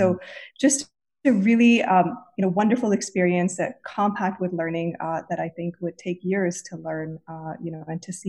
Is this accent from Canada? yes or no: yes; Canada; now in United States; And, you know, being a Canadian, it's a huge step. When you're living in the States, you've got all these visa stuff to go through